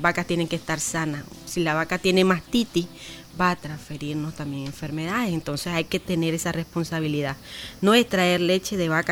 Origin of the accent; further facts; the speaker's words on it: Nicaragua; es algo que nosotros pues como nicaragüenses eventualmente pues olvidamos